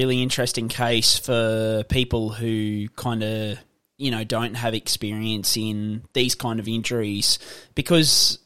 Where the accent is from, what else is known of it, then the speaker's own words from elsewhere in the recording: Queensland, Australia; especially as a Queenslander as well.